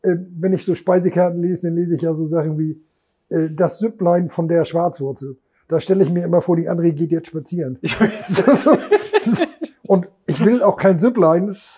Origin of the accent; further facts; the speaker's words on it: Hamburg, Germany; geboren bin ich in der Kinderklinik, wie hieß denn das früher? In Ordensen heißt das heute, Kinderklinik Ordensen, Bülowstraße.